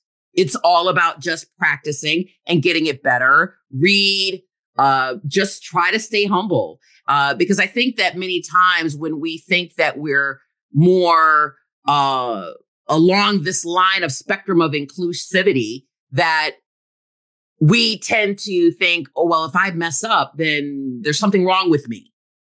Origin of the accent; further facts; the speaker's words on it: Rochester Hills, Michigan, United States; way back in the day when I was growing up in Michigan and Rochester Hills, where I knew nothing else but being either the only African-American in the restaurant, in the class, in the school.